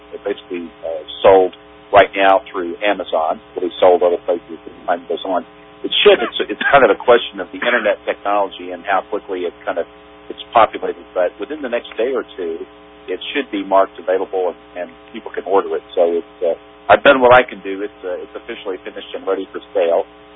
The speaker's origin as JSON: {"language": "English", "country": "United States", "said": "I love this nation. I love being an American, and I'm very proud of it."}